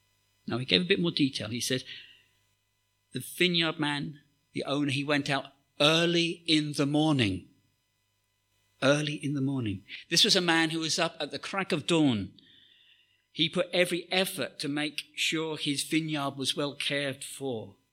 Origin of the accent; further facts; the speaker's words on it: United Kingdom; It's expected of us as British people that we give to good causes.